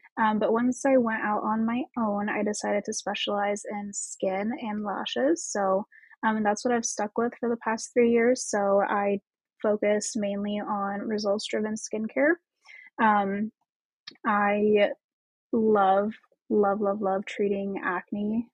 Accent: Logansport, Indiana, United States; now in Lafayette, United States; So I grew up in Logansport. It's where I grew up. It's where I went to high school and everything. It's a very, very, very small town.

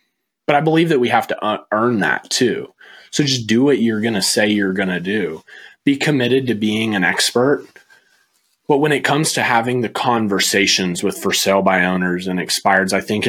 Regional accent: Texas, United States; now in Greensboro, United States; I'd only been in Greensboro for a year when I got into real estate. I came from Texas, so I didn't know anybody.

